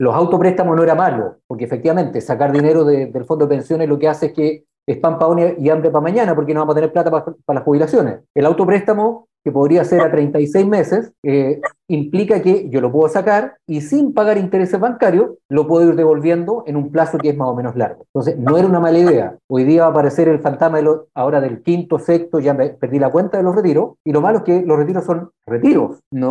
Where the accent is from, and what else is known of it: Chile